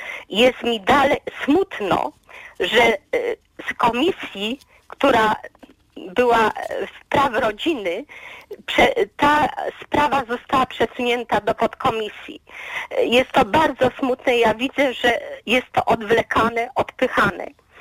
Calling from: Zakopane, Lesser Poland, Poland; ja z Zakopanego telefonię

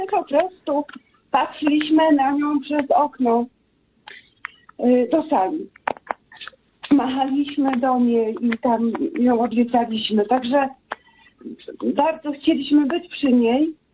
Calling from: Wałbrzych, Lower Silesian Voivodeship, Poland; z Wałbrzycha

